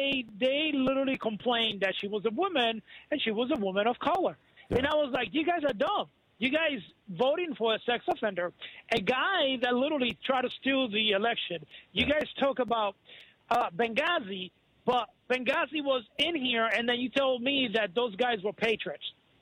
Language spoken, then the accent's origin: English; Puerto Rico; I was born in Puerto Rico and raised in Puerto Rico.